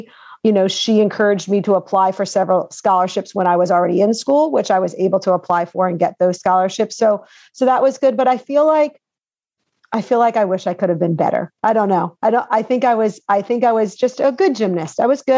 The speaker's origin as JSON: {"language": "English", "region": "New Jersey", "country": "United States", "tie": "born or raised there", "lives_now": "Delaware, United States", "said": "I actually grew up in New Jersey. I live in Delaware now, but I grew up in New Jersey."}